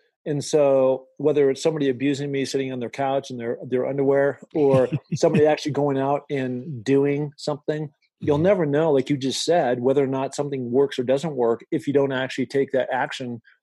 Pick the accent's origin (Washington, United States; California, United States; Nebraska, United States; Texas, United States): Washington, United States; Seattle; And when I was growing up in Seattle and running the stairs